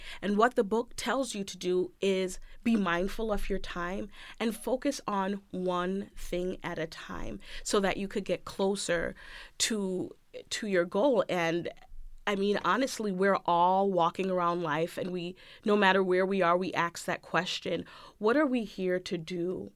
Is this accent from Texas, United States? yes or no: no; Florida, United States; now in Rochester, United States; And then after moving here to the city of Rochester, because I'm from Florida